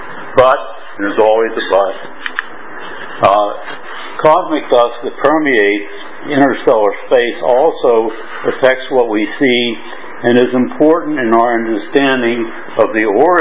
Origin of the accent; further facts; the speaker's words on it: United States; now in Hong Kong; I'm an American living in Hong Kong and Berlin.